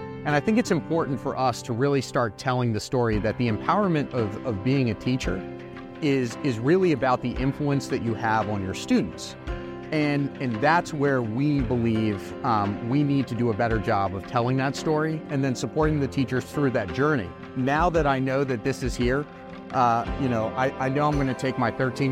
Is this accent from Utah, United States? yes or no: no; Washington, District of Columbia, United States; Originally, I'm from Washington, D.C. So I grew up in Washington, had a great experience.